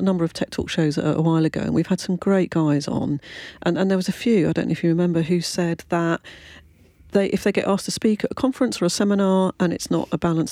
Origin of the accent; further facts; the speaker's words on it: United Kingdom; I've been brought up to be polite. Also, I'm British.